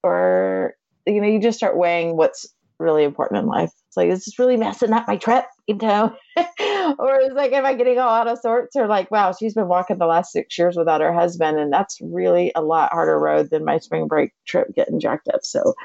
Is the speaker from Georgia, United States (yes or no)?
yes; Atlanta, Georgia, United States; I grew up in Atlanta, super close family